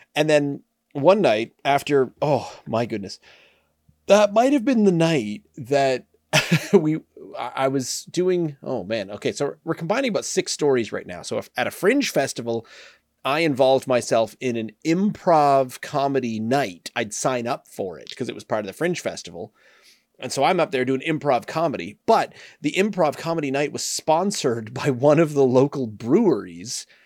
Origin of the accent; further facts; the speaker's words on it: Nova Scotia, Canada; We're like, it's all right, sir. We're from Nova Scotia. This is just how we do.